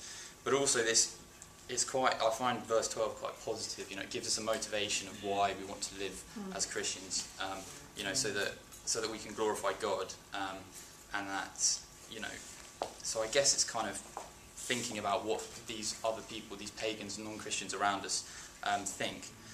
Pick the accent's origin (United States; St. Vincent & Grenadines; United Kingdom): United Kingdom; Bristol, South West England; and I'm from Bristol